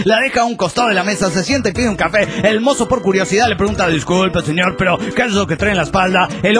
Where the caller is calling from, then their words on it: Tijuana, Baja California, Mexico; de Tijuana.